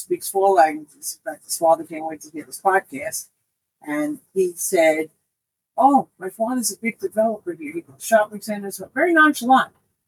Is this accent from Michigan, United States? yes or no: no; Parkland, Florida, United States; I don't like saying I'm from Parkland because the minute I say that, they say, you know, a place with shooting.